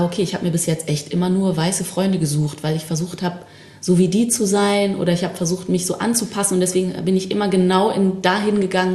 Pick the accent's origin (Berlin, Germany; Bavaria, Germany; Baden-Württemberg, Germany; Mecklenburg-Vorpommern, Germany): Berlin, Germany; Im behüteten Charlottenburg.